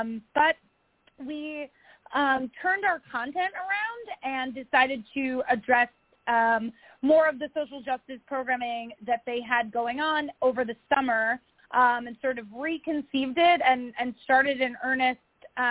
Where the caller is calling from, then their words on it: Montclair, New Jersey, United States; I am in Montclair, New Jersey.